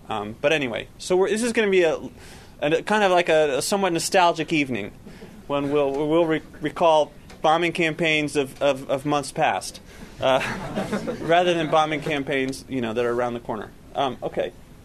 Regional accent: Chapel Hill, North Carolina, United States; I grew up in Chapel Hill.

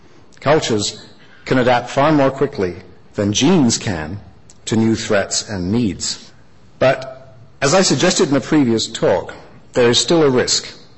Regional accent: England, United Kingdom; moved away as an adult; now in Canada; even though I grew up in England, my father was from Kelowna, B.C., and when I first came to Canada to go into grad school in archaeology

